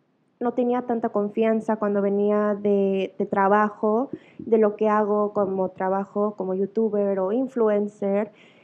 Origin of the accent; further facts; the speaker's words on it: South Korea; porque soy gorda, porque soy fea, porque, no sé, soy coreana, nunca lo voy a lograr.